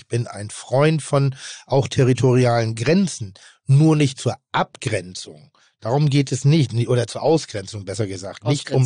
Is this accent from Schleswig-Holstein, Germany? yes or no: yes; Pinneberg, Schleswig-Holstein, Germany; Bin dann in Pinneberg groß geworden.